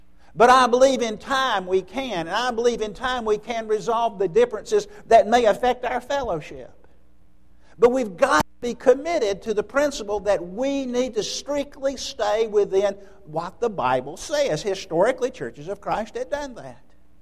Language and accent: English; Birmingham, Alabama, United States; I grew up in the Huffman area of Birmingham, and I would attend the Huffman Church of Christ when I'd come back in town.